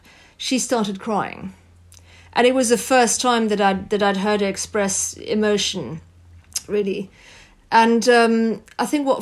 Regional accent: France; Well, my mother, you know, moved from Germany when she was 18 and rebuilt her life in France. So I grew up in France.

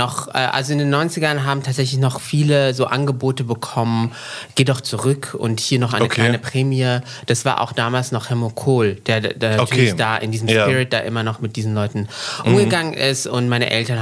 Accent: Morocco; weil ich teilweise aufgewachsen bin in Marokko

